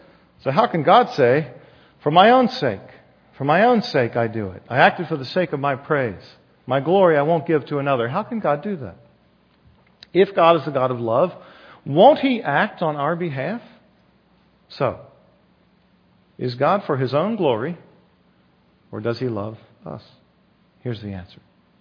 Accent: Leesburg, United States; I was from Leesburg. It's a small farm town.

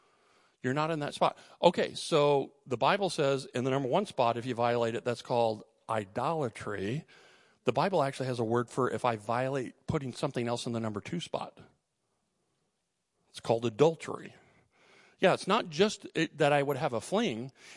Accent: Dallas, Texas, United States; So we're from Dallas, and then for a short while, I was teaching in Southern California, so we moved to L.A.

